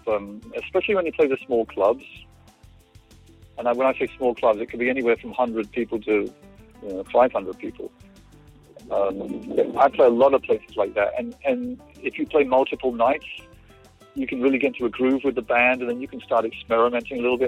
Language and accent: English; England, United Kingdom; I always go back to England, you know, at least twice a year to play shows there, my home country.